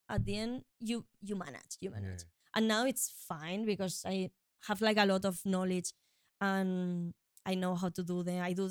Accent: Ciudad Real, Castilla-La Mancha, Spain; English is a second language; But in my hometown in Spain, in Ciudad Real, in the conservatory, when we did like audition, like some when I was 10 years old.

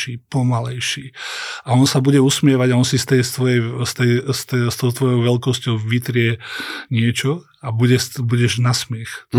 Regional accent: Trenčín, Trenčín Region, Slovakia; Máme to šťastie, že sme z Trenčína.

